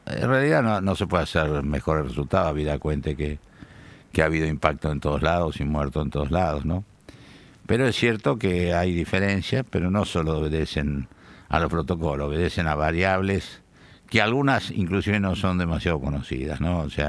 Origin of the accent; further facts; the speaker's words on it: Argentina; estoy emocionado realmente de como argentino